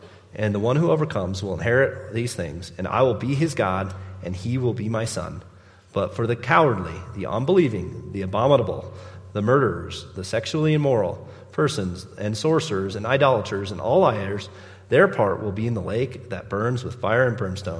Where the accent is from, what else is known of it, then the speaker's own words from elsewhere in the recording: United States; But I'm American, so I have no idea what that means.